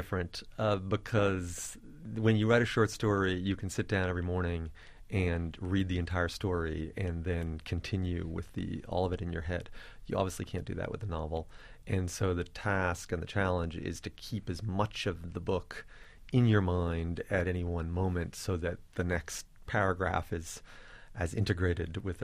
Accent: Wellesley, Massachusetts, United States; also born or lived in Kingston; Sort of an amalgam of the two towns that I grew up in Massachusetts, Kingston and Wellesley.

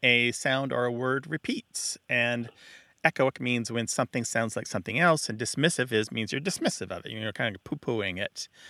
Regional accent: Missouri, United States; moved away; Yes, because I am from Missouri, and I did leave it.

